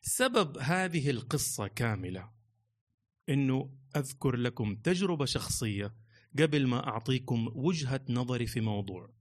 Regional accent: Jeddah, Makkah Province, Saudi Arabia; فرجعت إلى مدينتي، مدينة جدة، يوم الثلاثاء

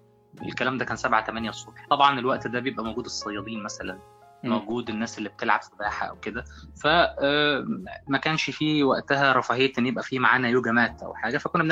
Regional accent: Egypt; وازاي أنا كطفل مصري في الوقت ده يعني كنت بشوف الحضارة الهندية عاملة ازاي

